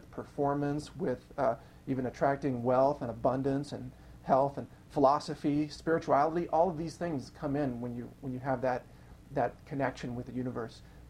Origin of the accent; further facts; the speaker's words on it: Midwest, United States; because I'm from the Midwest and I grew up on a really bad diet of basically dead cows and milk and cheese and pizza